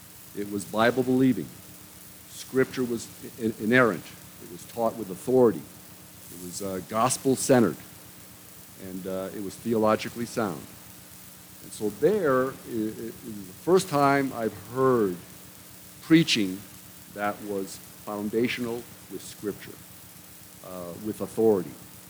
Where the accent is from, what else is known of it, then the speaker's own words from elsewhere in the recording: Norwalk, Connecticut, United States; I grew up in Norwalk, Connecticut. It's about 35 miles outside of New York City.